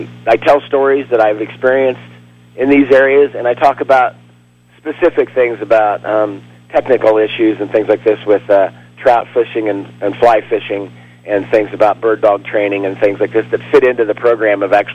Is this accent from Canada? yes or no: no; Kansas City, Kansas, United States; also born or lived in Iowa; Well, I grew up in Kansas, in Kansas City pretty much, and some of it in Iowa